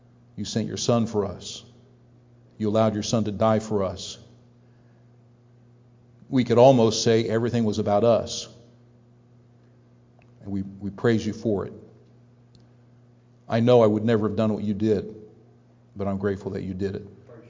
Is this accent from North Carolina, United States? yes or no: no; Ohio, United States; I remember growing up in Northeast Ohio, just grew up hearing Cleveland Indians broadcast.